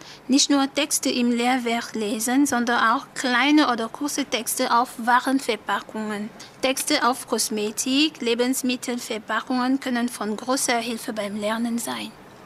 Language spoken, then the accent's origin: German; Cameroon; Ich komme aus Kamerun. Ich bin im Jahre 1977 geboren.